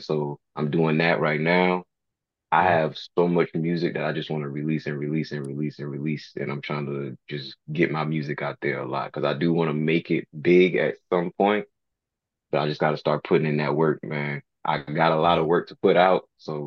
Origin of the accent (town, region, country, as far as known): the South, United States